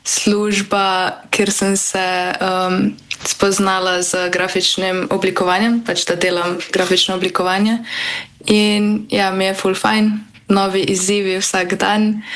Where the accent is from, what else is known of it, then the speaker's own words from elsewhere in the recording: Lower Sava, Slovenia; in prihajam iz Posavja.